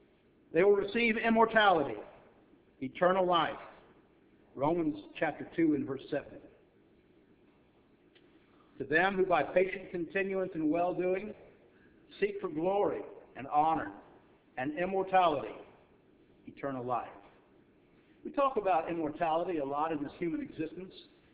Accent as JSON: {"language": "English", "region": "Texas", "country": "United States", "said": "It is the most heat, remember, I'm from Texas, but that was the most heat that I've ever felt"}